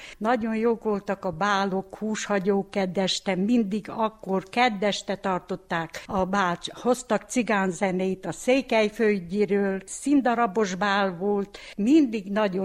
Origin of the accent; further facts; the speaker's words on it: Grânari, Brașov County, Romania; itt születtem Nagymohán 1946-ban, január 12-én.